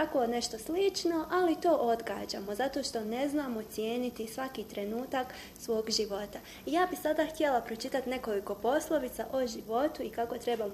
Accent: Sarajevo, Federation of Bosnia and Herzegovina, Bosnia & Herzegovina; Pa i ja bi bila ponosna ako se prikaže moj rodni kraj i grad i da pričamo o mom gradu

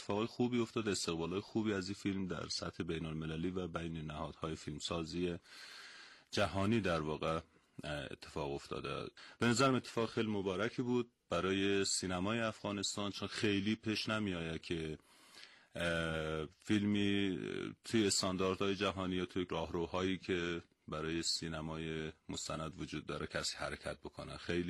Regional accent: Mashhad, Razavi Khorasan, Iran; also born or lived in Karaj / Tehran; ولایت پدری ما که بامیان است، ولی خب من خودم در ایران به دنیا آمدم، اینجا کلان شدم تا دوران دبیرستان، دیگه تا پایان دبیرستانم در مشهد بودم

